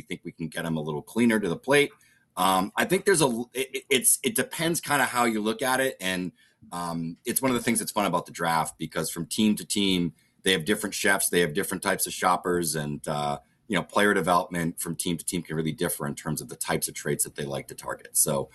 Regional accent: Taunton, Massachusetts, United States; And I'll be back in my hometown of Taunton, Massachusetts next week

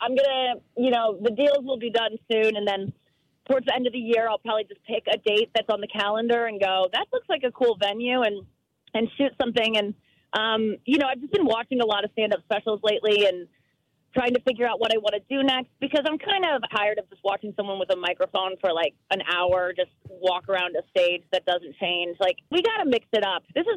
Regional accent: St. Louis, Missouri, United States; He's a performer around town, and I'm from St. Louis, and he performs at bars and, you know, pubs around town

